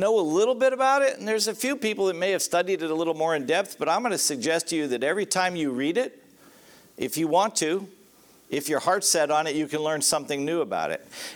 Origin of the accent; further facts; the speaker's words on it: Florida, United States; I grew up in South Florida. I mean, from the time I was, I think, a little past 8 years old, we had moved to South Florida.